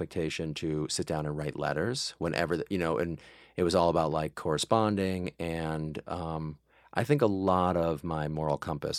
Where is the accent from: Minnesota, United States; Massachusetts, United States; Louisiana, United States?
Massachusetts, United States; Mansfield; But I was also one of like four Jews growing up in my hometown. And that was hard, but I think also, again, in the rearview mirror, looking back at that experience, I think that like really toughened me up. That was like a tricky way to grow up in Mansfield, Massachusetts.